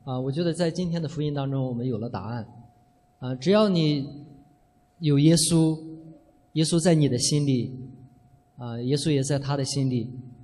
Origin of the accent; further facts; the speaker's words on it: China; 我是从那个中国来的